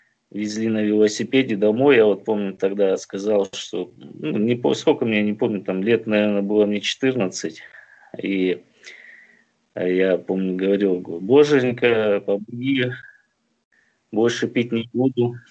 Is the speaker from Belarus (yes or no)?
no; Bishkek, Kyrgyzstan; я алкоголик из Кыргызстана, город Бишкек.